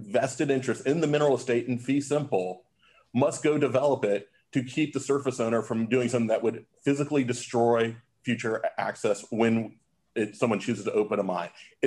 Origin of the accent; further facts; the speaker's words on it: Texas, United States; It's a case out of my home state, Texas